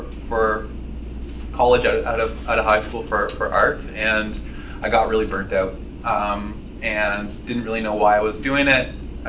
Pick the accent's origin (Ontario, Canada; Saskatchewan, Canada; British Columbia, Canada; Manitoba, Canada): Ontario, Canada; Hamilton; I'm from Hamilton, Ontario, Canada.